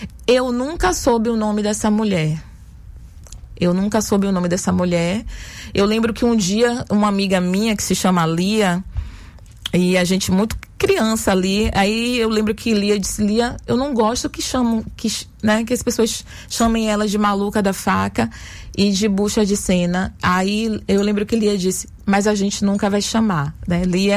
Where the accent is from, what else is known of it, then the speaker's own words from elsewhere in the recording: Salvador, Bahia, Brazil; Eu nasci no Engenho Velho de Brotas e na minha infância existia, transitava pelo bairro uma senhora